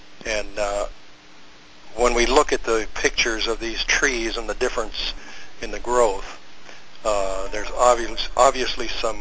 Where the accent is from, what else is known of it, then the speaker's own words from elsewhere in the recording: India; born there; I was born in India 67 years ago.